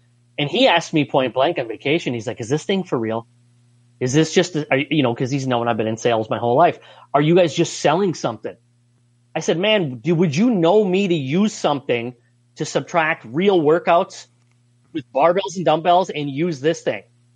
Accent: Midwest, United States; I mean, we're all from the Midwest. So when you leave the Midwest and go anywhere sunny, you feel like you're in a different world.

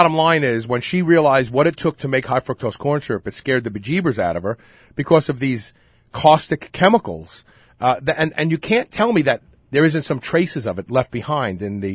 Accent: Brooklyn, New York, United States; There was a young college student in Brooklyn, of all places, my hometown

